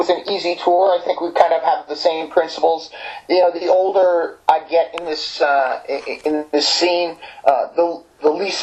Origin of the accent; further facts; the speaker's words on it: New Jersey, United States; if you don't know, we are slower cousins from New Jersey, so how about a little respect?